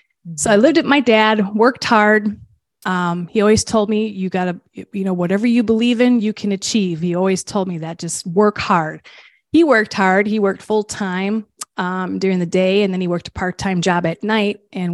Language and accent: English; Milwaukee, Wisconsin, United States; When I was born and raised in Milwaukee, and my parents decided to move out to a rural town about 35 minutes south of Milwaukee.